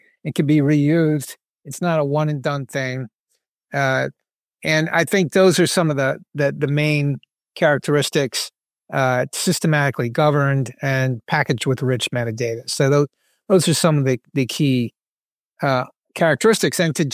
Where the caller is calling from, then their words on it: Boston, Massachusetts, United States; Yeah, I am in Boston, well, just south of Boston.